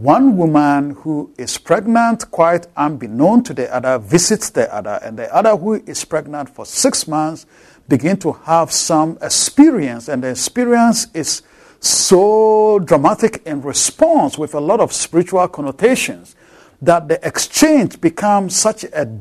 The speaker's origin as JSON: {"language": "English", "country": "Ghana", "said": "my friends who travel with me to my home country, Ghana"}